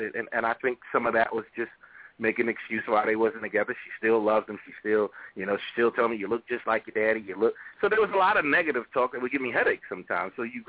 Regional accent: New York, United States; the Section 8 I grew up on, it was in New York.

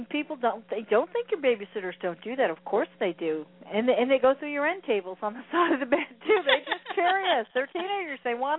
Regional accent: Roxbury, New Jersey, United States; I grew up in Roxbury, but right around Morristown

